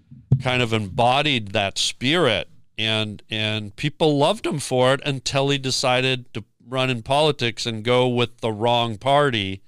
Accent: Canada; now in United States; And remember, I'm Canadian.

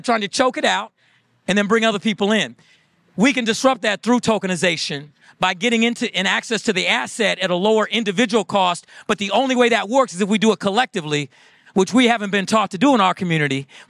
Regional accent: Iowa, United States; born there; now in Michigan, United States; So I chose Michigan. I'm not from Michigan. Right. I came here and I was born in Iowa.

